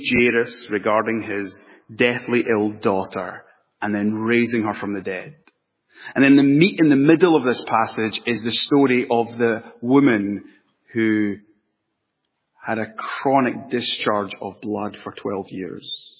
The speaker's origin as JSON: {"language": "English", "region": "Scotland", "country": "United Kingdom", "said": "And as a Scotsman, I just love this account"}